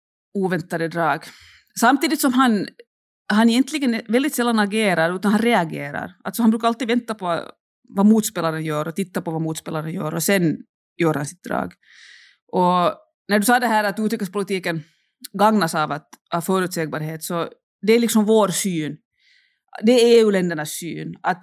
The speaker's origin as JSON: {"language": "Swedish", "country": "Finland", "said": "det som jag har tänkt på mycket som finländare speciellt"}